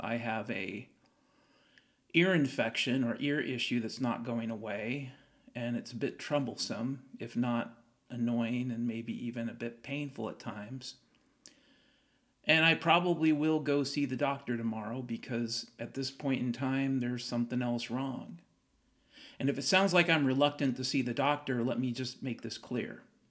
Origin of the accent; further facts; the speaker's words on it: Washington, United States; when I was a kid, growing up in Western Washington, nobody in Western Washington that I knew needed or wanted air conditioning.